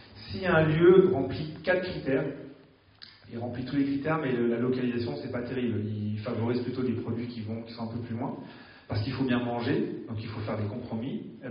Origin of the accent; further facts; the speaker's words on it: Nouvelle-Aquitaine, France; Moi, je viens de la Gironde, vous imaginez l'enjeu que ça représente.